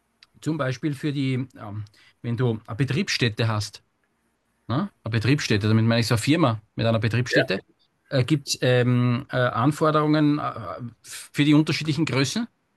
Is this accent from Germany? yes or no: no; Austria; Also bei uns in Österreich heißt das halt betriebliche Erste-Helfer.